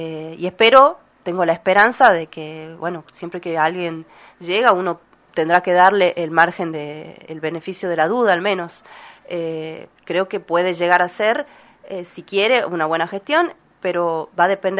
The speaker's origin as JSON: {"language": "Spanish", "region": "Tucumán", "country": "Argentina", "said": "Creo que espero realmente que, como tucumana, digamos, como ciudadana"}